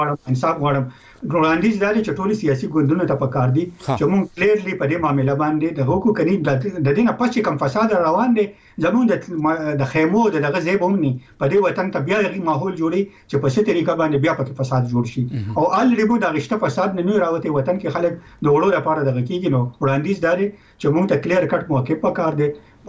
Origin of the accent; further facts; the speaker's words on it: Khyber Pakhtunkhwa, Pakistan; موږ د پښتونخوا یو